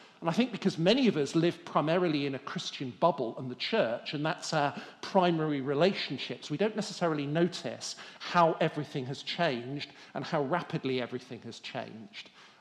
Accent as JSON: {"language": "English", "town": "Birmingham", "region": "West Midlands", "country": "United Kingdom", "tie": "born or raised there", "said": "when I was a kid growing up in Birmingham."}